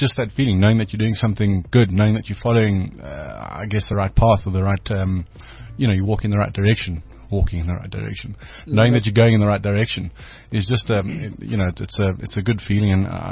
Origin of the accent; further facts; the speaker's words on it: Zimbabwe; also born or lived in Nelspruit, South Africa; Originally from Nelspruit. Moved to Zimbabwe in 1991-92. Grew up in Zim. And then finished my last year and a half of school here in South Africa.